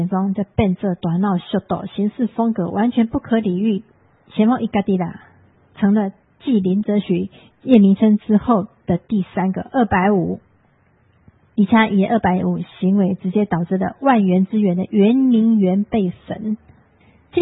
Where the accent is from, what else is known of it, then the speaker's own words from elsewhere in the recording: Taiwan; 你看我们台湾人去中国做生意，